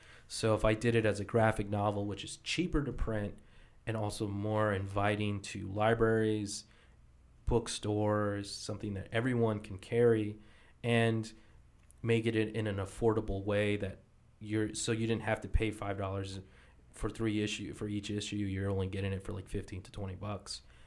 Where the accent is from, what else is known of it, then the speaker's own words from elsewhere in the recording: Tucson, Arizona, United States; So I'm from Tucson. That's where Eric Esquivel is from, and we both grew up together.